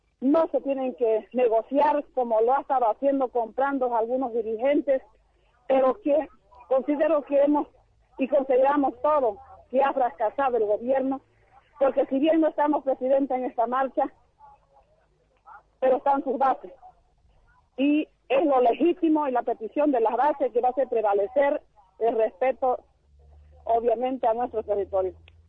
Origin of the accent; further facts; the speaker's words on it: Bolivia; queremos recordarle primero que están nuestros derechos constitucionales como bolivianos